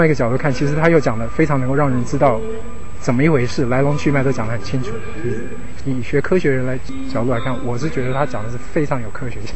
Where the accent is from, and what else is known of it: China